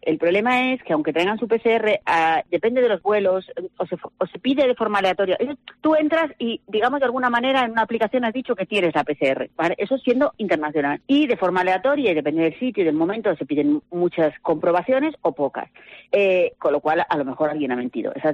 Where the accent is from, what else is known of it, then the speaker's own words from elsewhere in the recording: Spain; yo también soy española y también sé cómo está el país. No soy canaria